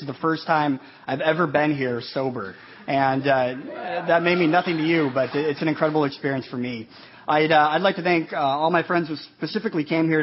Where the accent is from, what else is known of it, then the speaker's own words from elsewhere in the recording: Manila, Metro Manila, Philippines; born there; I was born in the Philippines, and I was born in Manila, and my mother was 16 years old at that time